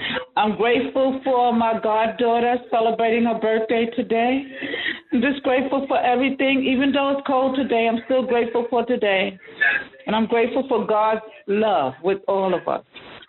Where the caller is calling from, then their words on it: Brooklyn, New York, United States; I'm calling from Brooklyn, New York.